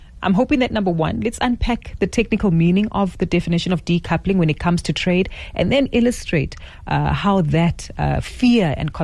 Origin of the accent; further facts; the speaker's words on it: South Africa; we might sit here as South African citizens and think, oh, well, we're not impacted.